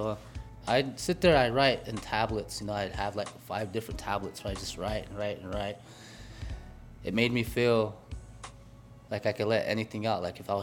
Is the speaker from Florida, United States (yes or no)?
no; Manderson, South Dakota, United States; I'm from Manderson, South Dakota, on the Pine Ridge Indian Reservation.